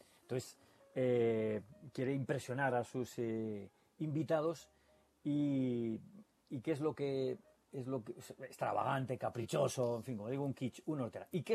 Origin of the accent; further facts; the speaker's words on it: Spain; no es que lo diga yo porque somos de España